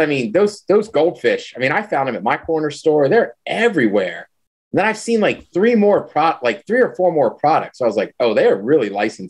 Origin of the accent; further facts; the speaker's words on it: Maryland, United States; with the caveat of that I'm from Maryland.